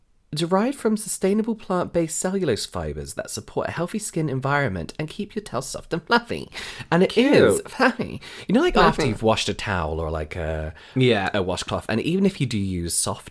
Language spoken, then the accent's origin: English; England, United Kingdom; because I'm English and I'm used to calling them flannels.